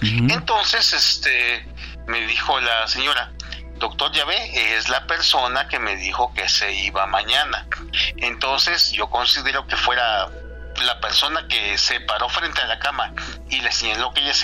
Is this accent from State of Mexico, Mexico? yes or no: yes; Toluca, State of Mexico, Mexico; soy de Toluca